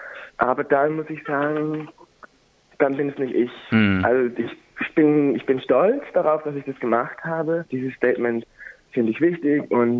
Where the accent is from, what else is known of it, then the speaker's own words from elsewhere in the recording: Germany; now in Berlin, Germany; ich komme ja aus Deutschland und hatte mir überlegt, also ich wusste nicht so recht, was ich machen sollte, weil ich wollte nicht in Lederhosen kommen, weil ich erstens nicht aus Bayern komme und zweitens wohne ich in Berlin